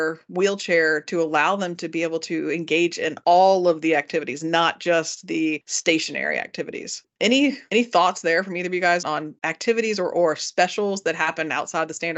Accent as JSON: {"language": "English", "town": "Lynchburg", "region": "Virginia", "country": "United States", "tie": "born or raised there", "said": "but then back home, where I grew up in Lynchburg, Virginia, it's a lot smaller"}